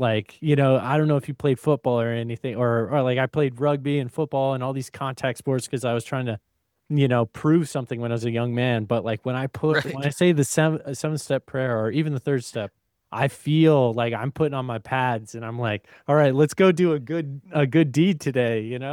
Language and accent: English; North Carolina, United States; also born or lived in Germany; I was raised in North Carolina and born in Germany.